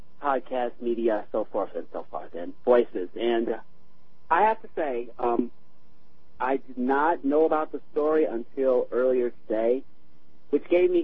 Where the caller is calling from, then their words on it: Milwaukee, Wisconsin, United States; I'm calling from Milwaukee, Wisconsin.